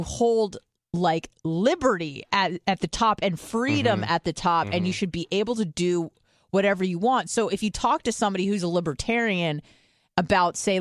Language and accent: English; California, United States; which a lot of them were because, hello, I'm from California, then they send you to a liberal school.